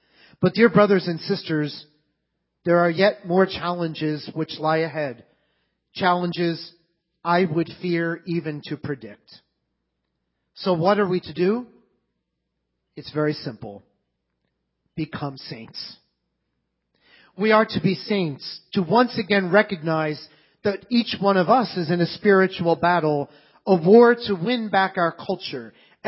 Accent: Philadelphia, Pennsylvania, United States; when in my hometown of Philadelphia, he spoke at the Eucharistic Congress.

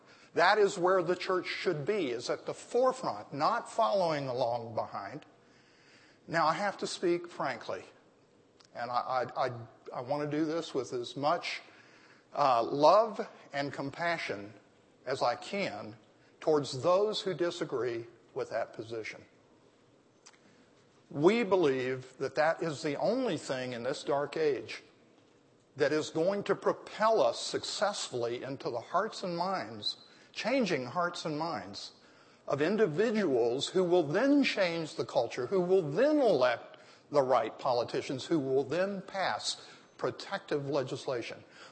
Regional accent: Deep South, United States; Now, I'm from the Deep South, and I speak in revivalist terms.

